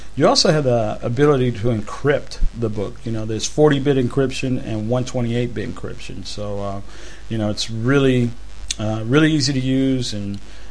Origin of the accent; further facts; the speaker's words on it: United States; Now she's in America, back in my home country.